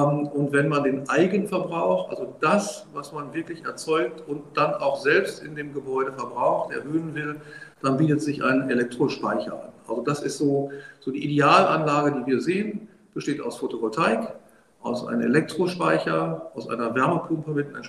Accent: North Rhine-Westphalia, Germany; Ich komme aus dem Bergischen Land

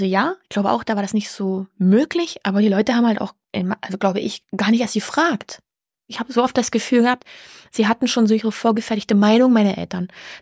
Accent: eastern Germany, Germany; weil ich komme ja aus dem Osten, da kenne ich sehr viel.

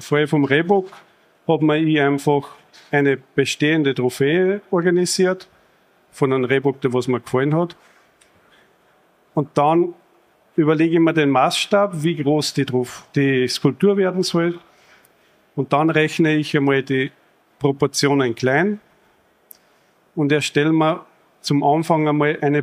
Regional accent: Upper Austria, Austria; Ich komme aus Oberösterreich

